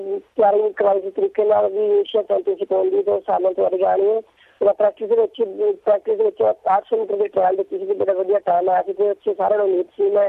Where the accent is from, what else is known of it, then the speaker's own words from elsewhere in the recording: Karnal, Haryana, India; moved away as an adult; now in Delhi, India; ਮੈਂ ਕਰਨਾਲ ਤੋਂ ਬਿਲੋਂਗ ਕਰਨਾ ਹਰਿਆਣਾ ਵਿੱਚ ਤੇ ਅਸੰਗ ਤਹਿਸੀਲ ਤੋਂ। ਤੇ ਇੱਥੇ 3 ਸਾਲ ਪਹਿਲਾਂ ਮੈਂ ਦਿੱਲੀ ਆਇਆ ਹਾਂ ਪ੍ਰੈਕਟਿਸ ਕਰਨ ਵਾਸਤੇ